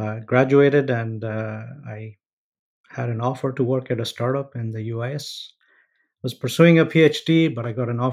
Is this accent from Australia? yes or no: no; Kenya; I am actually born, raised in Kenya. So if you're aware, that's a country in East Africa. I am of Indian descent, but I was born in Kenya. So was my dad. And my grandfather immigrated to Kenya at the early age of 12. So so effectively Kenyan.